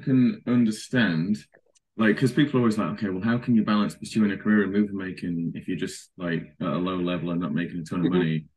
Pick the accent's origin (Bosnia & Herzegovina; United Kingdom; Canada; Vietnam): United Kingdom; Doncaster, Yorkshire and the Humber; now in United States; I'm from Doncaster.